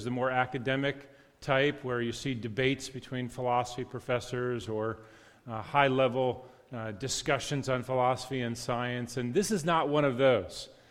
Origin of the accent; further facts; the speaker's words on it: Connecticut, United States; I'm from Connecticut and pastored there for a while where it's a very secular environment.